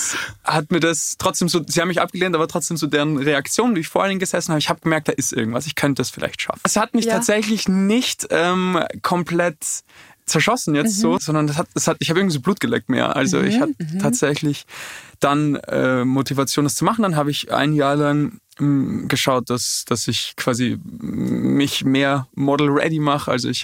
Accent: Graz, Styria, Austria; ich weiß noch in meiner Heimatstadt in Graz, da gab es so zwei oder drei Leute, die Model waren, also Männer.

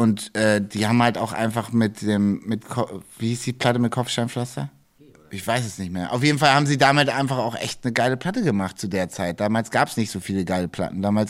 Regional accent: Hamburg, Germany; Ich komme aus Hamburg, hier ist St. Pauli.

